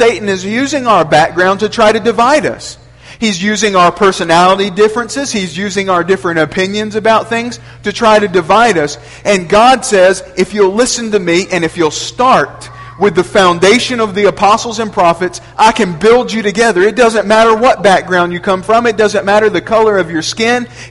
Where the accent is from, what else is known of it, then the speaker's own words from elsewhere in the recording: Memphis, Tennessee, United States; I was born and raised in Memphis, and many of y'all were born and raised around here.